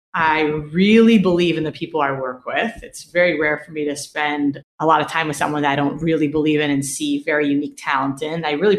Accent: Israel; I grew up in Israel. I come back here a lot

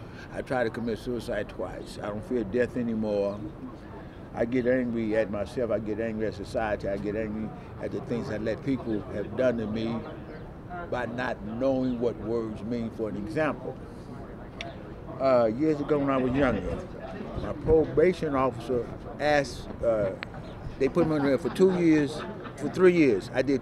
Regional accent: Los Angeles, California, United States; I'm here from L.A. I was born in USC, County General Hospital. I've been in California all my life.

